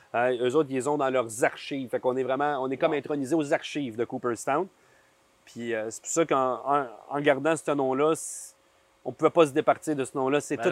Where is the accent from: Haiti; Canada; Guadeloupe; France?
Canada; Quebec; French is a second language; Je te dirais que mon accent est encore prononcé. Pour moi, c'est une façon aussi de mettre la table à un projet qui est du Québec